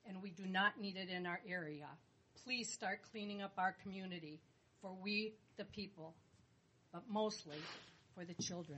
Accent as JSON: {"language": "English", "town": "Avon", "region": "Minnesota", "country": "United States", "said": "from Avon."}